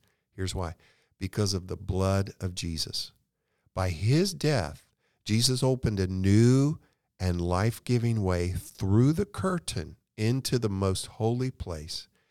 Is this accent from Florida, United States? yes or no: yes; Florida, United States; You know, my mom, I grew up in Central Florida. We did not have air conditioning then.